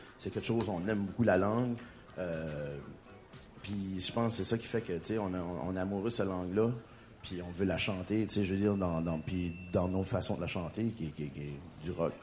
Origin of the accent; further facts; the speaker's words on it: Acadia, Canada; Ça, c'est pas gentil, ça. Moi, je suis Acadien.